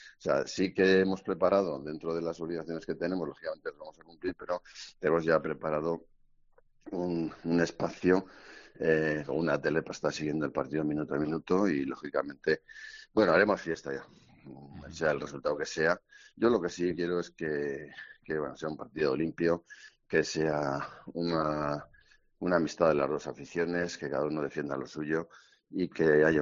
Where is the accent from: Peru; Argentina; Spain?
Spain; Lerín, Navarre; somos un grupo de Lerín que hemos sido de toda la vida, desde niños.